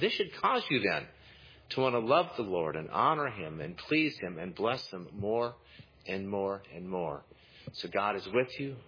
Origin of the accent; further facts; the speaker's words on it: Fonda, Iowa, United States; I was checking my hometown, Fonda, Iowa, this morning, 16 below, about 9:45.